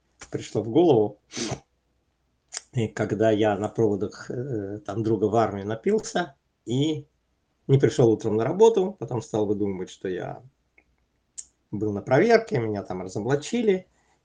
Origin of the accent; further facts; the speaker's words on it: Moscow, Russia; потому что сам я из Москвы.